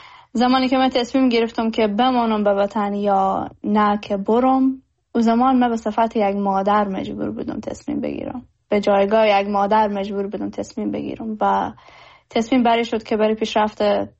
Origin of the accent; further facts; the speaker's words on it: Herat, Afghanistan; زادگاه من هرات هست و هرات جایی است که در هر کجای جهان که باشم فرق نمیکنه